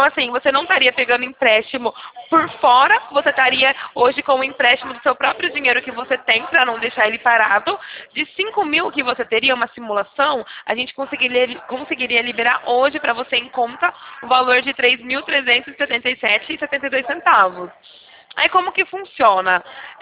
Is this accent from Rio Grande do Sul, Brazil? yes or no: no; Sumaré, São Paulo, Brazil; a gente é daqui de Sumaré, tá bom?